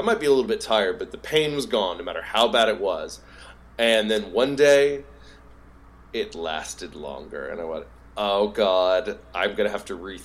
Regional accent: Southeast, United States; I'm you know, I'm from the Southeast

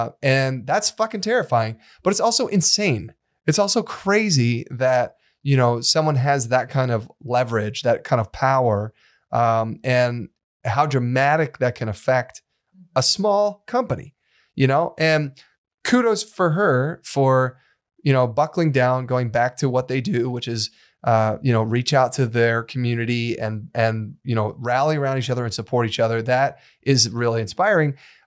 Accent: United States; And as an American, I was like, well, we got that fucking box checked.

